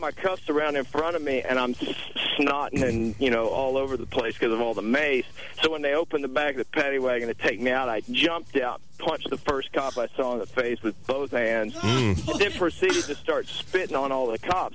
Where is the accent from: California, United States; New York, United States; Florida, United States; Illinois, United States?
California, United States; As soon as they found out I was from California, they were like, oh, you're going to go back to California and you won't be back here ever again?